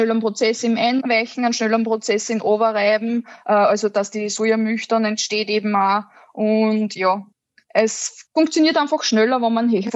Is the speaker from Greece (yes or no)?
no; Lower Austria, Austria; Das Klima verändert sich auch bei uns im Waldviertel, muss man ganz ehrlich sagen.